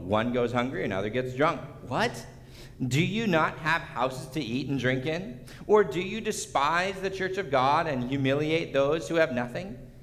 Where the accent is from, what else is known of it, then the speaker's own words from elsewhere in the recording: California, United States; now in Michigan, United States; One of the stark contrasts of a Michigan suburb compared to the ones I grew up in Southern California is fences.